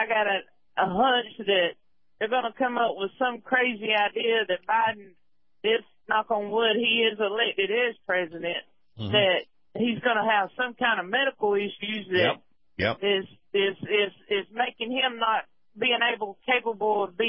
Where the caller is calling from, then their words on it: Georgia, United States; I'm also calling from Georgia.